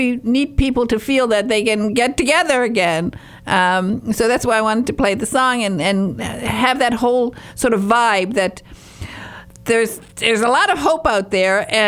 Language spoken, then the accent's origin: English; Calumet, Michigan, United States; I was from the Upper Peninsula of Michigan. I don't know. It's funny. Actually, we did have a theater. We had a theater in Calumet, Michigan.